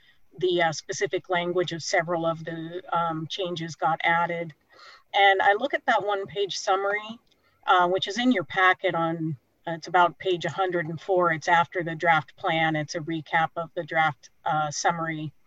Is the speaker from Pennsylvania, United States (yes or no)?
no; Black Diamond, Washington, United States; now in Bellevue, United States; and I live in Bellevue, and I grew up in Black Diamond